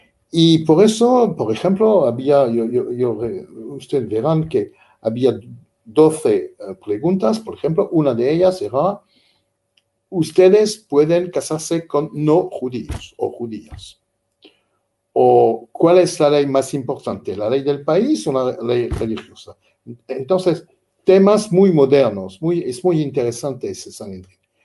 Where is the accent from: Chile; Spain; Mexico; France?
France; porque yo soy francés, tengo que decir nuestro